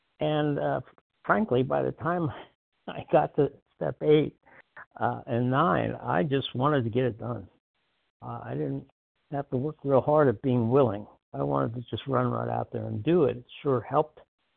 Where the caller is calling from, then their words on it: North Carolina, United States; recovered compulsive eater from North Carolina.